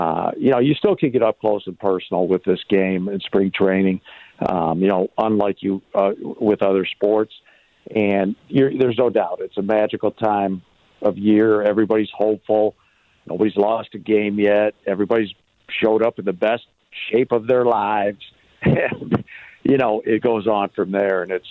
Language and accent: English; Michigan, United States; and it's kind of like I grew up in Michigan. It used to be the first robin you saw. That was like the beginning of spring.